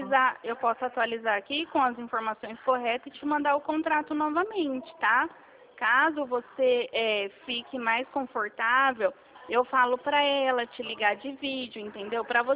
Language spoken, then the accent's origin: Portuguese; Presidente Prudente, São Paulo, Brazil; Eu sou de Prudente.